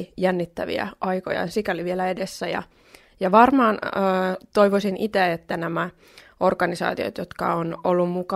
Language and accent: Finnish; South Ostrobothnia, Finland; meillä Etelä-Pohjanmaalla ja Suomessakin ylipäätään aika usein ajatellaan